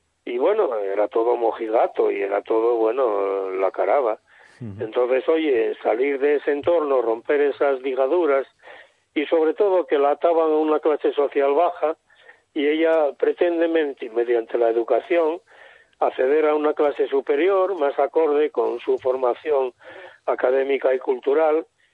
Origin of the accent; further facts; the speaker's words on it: Asturias, Spain; born there; now in Oviedo, Spain; chicas en la cuenca donde yo nací.